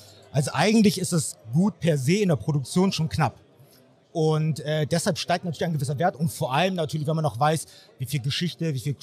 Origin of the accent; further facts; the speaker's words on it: Hamburg, Germany; bin aus Hamburg